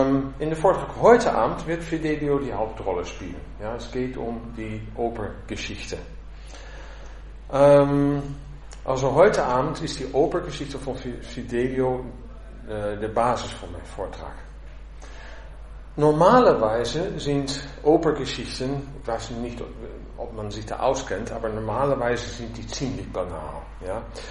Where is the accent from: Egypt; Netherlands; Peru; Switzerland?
Netherlands; now in Essen, Germany; Ich bin Anfang 1992 aus Holland nach Essen gekommen.